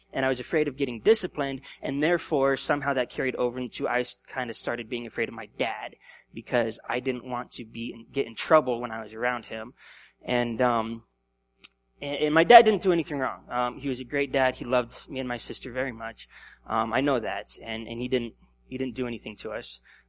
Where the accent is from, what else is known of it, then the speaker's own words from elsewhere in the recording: Colorado Springs, Colorado, United States; also born or lived in Ottawa, Kansas; So I was born in Ottawa, Kansas, 1984. And we moved to Colorado when I was just 1 year old. So we lived in Colorado Springs for about 11 years.